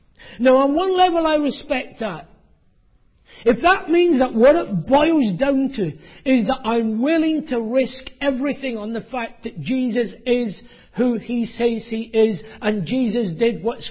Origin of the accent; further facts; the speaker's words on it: Scotland, United Kingdom; accent: Scottish; or perhaps it was my Scottish accent